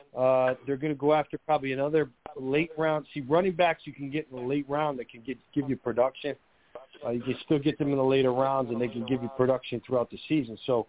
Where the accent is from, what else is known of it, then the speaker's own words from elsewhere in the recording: New York, United States; So the New York two African American coaches who are future NFL head coaches, okay, from right here in my home state.